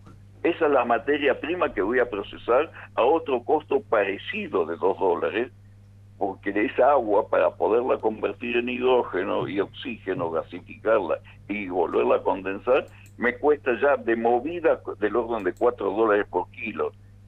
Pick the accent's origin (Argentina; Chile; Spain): Argentina